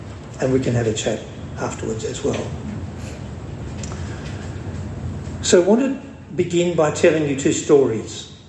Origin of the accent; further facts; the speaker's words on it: Bundaberg, Queensland, Australia; My wife Shirley and I grew up in Bundaberg.